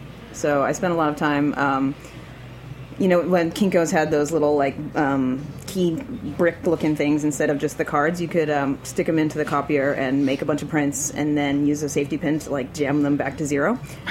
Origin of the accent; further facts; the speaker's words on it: California, United States; I grew up in the Bay Area.